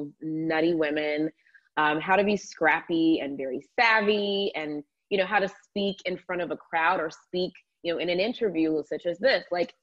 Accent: Georgia, United States; But no, I absolutely loved my childhood and growing up in the South. There's just something so special about Southern hospitality and the air in Georgia when it's not pollen season

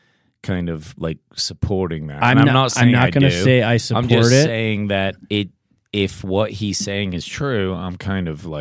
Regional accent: England, United Kingdom; We grew up in England. I was a vegetarian.

